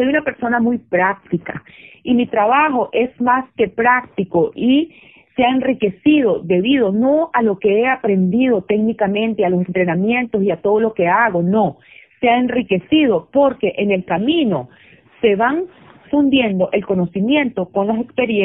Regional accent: Nicaragua; en Nicaragua había un cuento que se llamaba Pancho Madrigal y eran unas anécdotas de allá de mi tierra, donde yo soy del norte, porque yo soy norteña y los norteños somos como muy pintorescos.

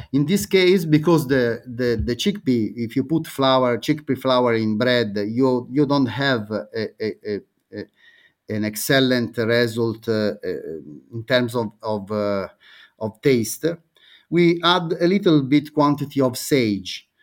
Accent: Tuscany, Italy; English is a second language; In my opinion, I am from Tuscany, and of course Farro is and Spelt are good

